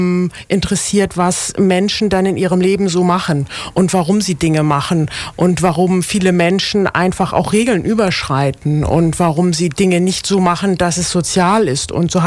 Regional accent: Rostock, Mecklenburg-Vorpommern, Germany; moved away as an adult; ich bin eigentlich in Mecklenburg geboren. Mhm. Und bin jetzt 51 Jahre alt und komme aus Rostock und habe dort auch studiert.

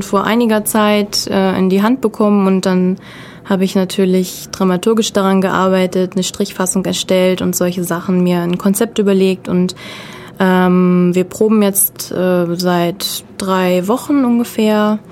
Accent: Göttingen, Lower Saxony, Germany; Nee, ich komme aus Göttingen.

